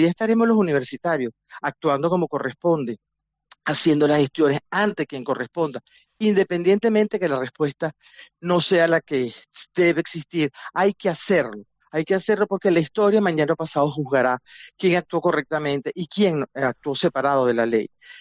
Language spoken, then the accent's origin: Spanish; Venezuela; Esto no es tan rápido ni es tan fácil como el venezolano aspira, como aspiramos los venezolanos.